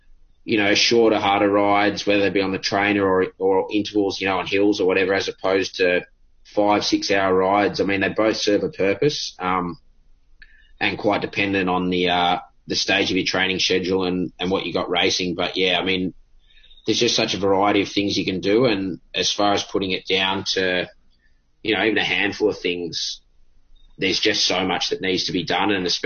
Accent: Sydney, New South Wales, Australia; It's growing up in Sydney. I mean, it's definitely not flat and I love riding hills.

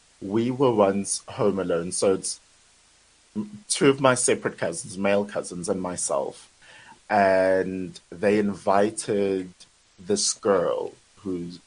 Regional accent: Durban, KwaZulu-Natal, South Africa; And no offense to my hometown, I love Durban

